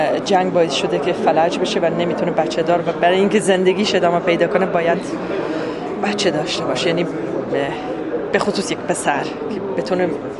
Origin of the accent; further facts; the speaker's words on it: Afghanistan; first language Dari; زبان انگلیسی و دری که زبان مادری من است